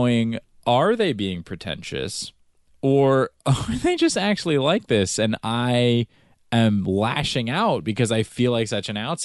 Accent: the South, United States; I grew up in the South.

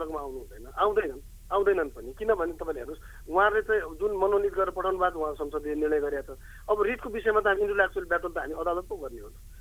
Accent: Sudurpashchim Province, Nepal; डोटीमा म सुदूरपश्चिमको नेपाली हुँ

